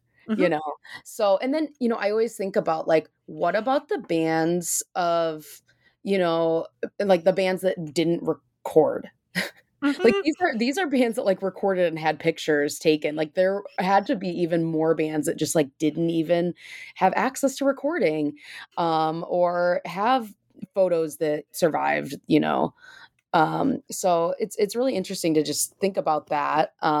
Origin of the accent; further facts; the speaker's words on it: Michigan, United States; now in Chicago, United States; So I started with the Midwest because I'm biased. I'm from Michigan and I live in Chicago.